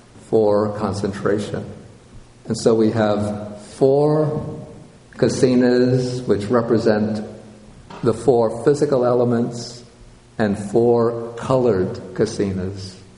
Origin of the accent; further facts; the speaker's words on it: Brooklyn, New York, United States; You know, growing up in Brooklyn.